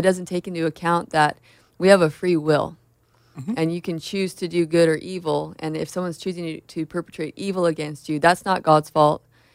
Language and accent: English; California, United States; basically, I am just a local gal who... Yeah, born and raised in Orange County.